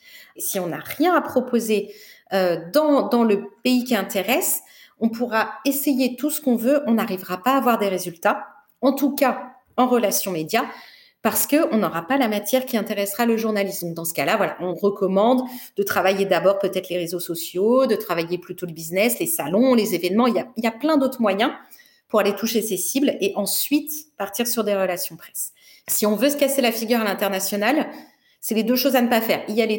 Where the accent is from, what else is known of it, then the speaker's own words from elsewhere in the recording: France; je suis français